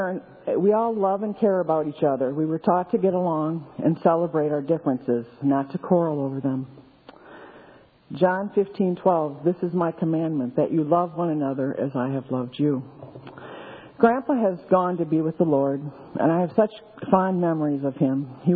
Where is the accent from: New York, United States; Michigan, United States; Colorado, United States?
Michigan, United States; Livonia; I was born in Ypsilanti, Michigan, and raised in Livonia, Michigan.